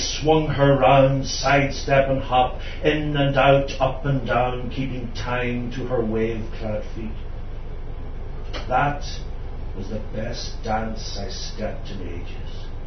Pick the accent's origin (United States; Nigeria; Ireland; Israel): Ireland; Ulster; accent: Donegal Irish; When I talk Gaelic to people from anywhere, they're always saying the Donegal Irish, you can't understand it